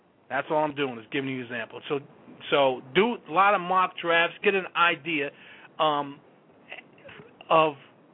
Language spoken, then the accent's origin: English; New Jersey, United States; I am from Jersey, along with Jeff